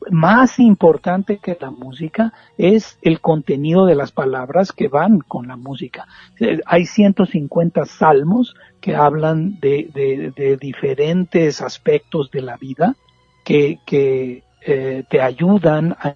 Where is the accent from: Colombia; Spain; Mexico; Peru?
Mexico; moved away as an adult; Porque yo emigré de México en 1997